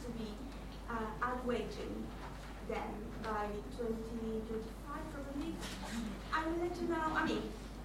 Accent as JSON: {"language": "English", "country": "Peru", "said": "I study global politics, and I am from Peru."}